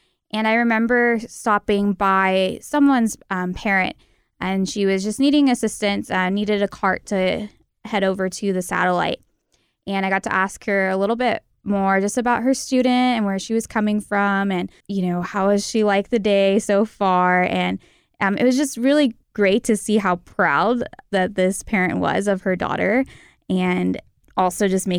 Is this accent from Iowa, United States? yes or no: no; Fresno, California, United States; I grew up in Fresno, so coming to Fresno State didn't seem like such a big leap for me.